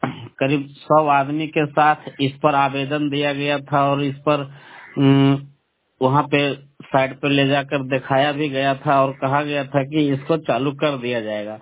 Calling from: Lakhisarai, Bihar, India; लखीसराय जिला चानन प्रखंड इटौन पंचायत से बोल रहा हूँ। मेरा गांव में आज से 6-7 साल पहले

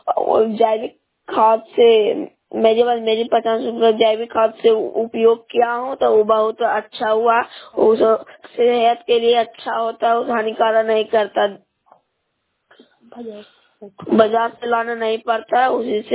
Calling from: Bihar, India; नालंदा जिला रंगरौन सब ब्लॉक की निवासी हूँ।

